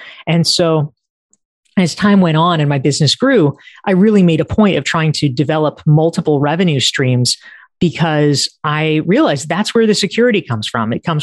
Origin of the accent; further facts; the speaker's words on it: North Carolina, United States; But broadly speaking, I grew up in North Carolina. I went off to college early.